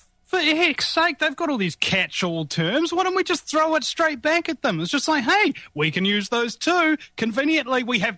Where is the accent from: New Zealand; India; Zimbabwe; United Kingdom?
New Zealand; now in United States; Being a New Zealander, I mean, this might be an ironic thing to say, but it actually swelled me with Texas pride